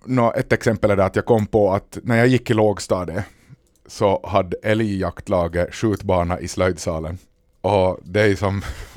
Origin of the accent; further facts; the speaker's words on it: Närpes, Ostrobothnia, Finland; Jag kommer från Närpes och där hade vi en ungdomsförening och en revy.